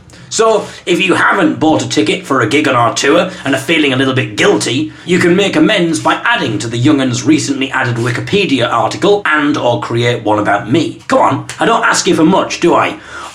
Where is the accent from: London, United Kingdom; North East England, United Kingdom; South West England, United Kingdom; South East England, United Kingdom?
North East England, United Kingdom; Hartlepool; any 18-year-old girls based in Hartlepool that I can impregnate, in order to help get my hometown back to the top of the teenage pregnancy league